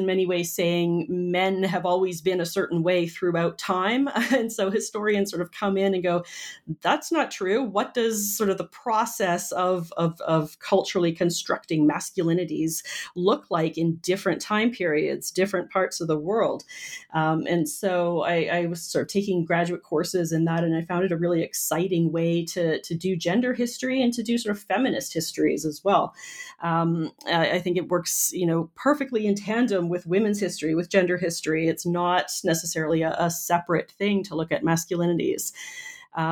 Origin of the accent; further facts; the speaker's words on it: Canada; also born or lived in United States; I am from Canada. I did my PhD at the University of Illinois at Urbana-Champaign and then came back up to Canada to work and teach after much time in the U.S.